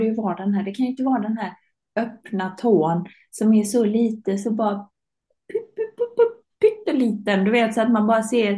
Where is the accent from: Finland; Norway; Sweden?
Finland; Nej, men jag är ju från Finland.